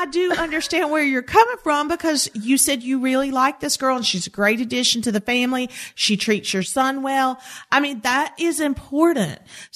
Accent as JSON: {"language": "English", "region": "South Carolina", "country": "United States", "tie": "born or raised there", "said": "from Columbia, South Carolina, my home state."}